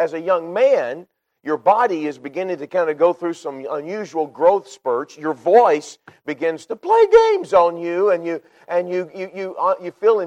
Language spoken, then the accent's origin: English; Texas, United States; Now, I grew up in Texas, where it was required that football was a part of your life.